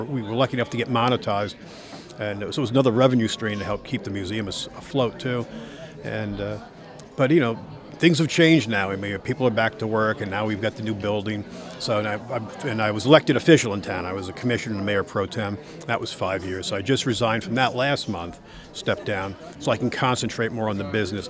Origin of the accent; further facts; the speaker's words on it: Long Island, New York, United States; but I'm from Long Island, New York. There's, you know, no Bigfoots there.